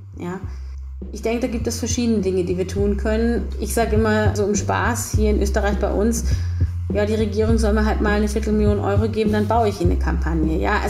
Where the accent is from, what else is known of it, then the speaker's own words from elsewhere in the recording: Northern Germany, Germany; Für mich eben auch so als Norddeutsche ist das unglaublich gewesen